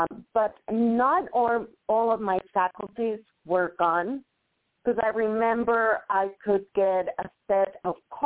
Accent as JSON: {"language": "English", "town": "Boston", "region": "Massachusetts", "country": "United States", "tie": "born there", "said": "Well, I was born in Boston. My parents are from Venezuela."}